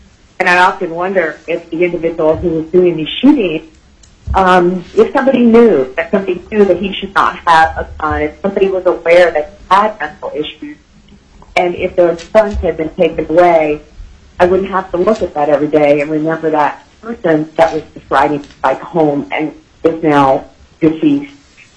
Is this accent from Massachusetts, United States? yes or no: no; Anchorage, Alaska, United States; I'm from Anchorage, and we definitely have a gun culture here